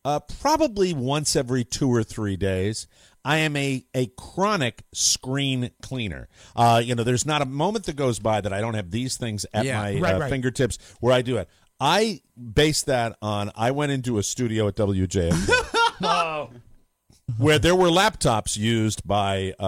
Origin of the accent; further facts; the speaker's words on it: Ireland; you know I'm Irish I'm all about blame